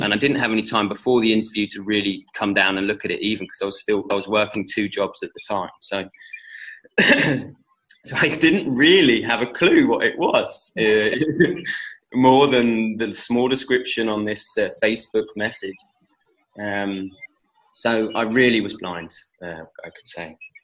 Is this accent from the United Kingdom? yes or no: yes; England, United Kingdom; and I'm from England, and I'd been here for about a year at this point